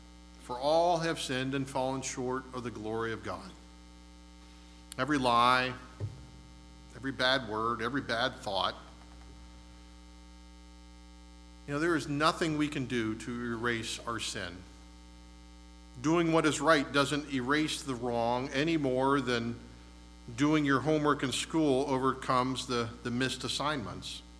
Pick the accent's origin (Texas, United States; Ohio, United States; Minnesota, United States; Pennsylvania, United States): Pennsylvania, United States; Erie; what I remember growing up in Erie.